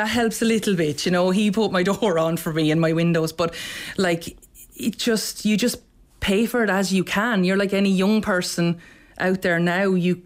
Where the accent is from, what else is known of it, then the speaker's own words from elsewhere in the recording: Leinster, Ireland; because I'm from North Wexford.